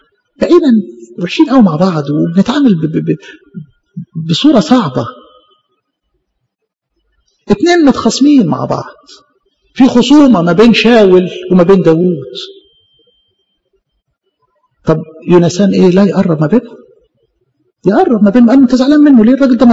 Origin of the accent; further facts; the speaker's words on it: Egypt; حتى اللي كانت طبيعية حتى فينا كمصريين ما بقتش موجودة